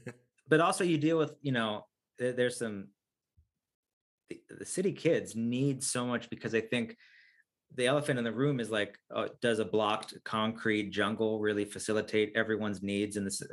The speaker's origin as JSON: {"language": "English", "country": "United States", "said": "But I'm American through and through."}